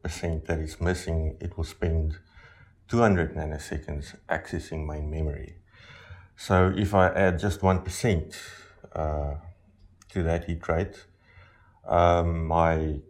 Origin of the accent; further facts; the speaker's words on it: South Africa; I'm from South Africa and I work for a company called Retro Rabbit.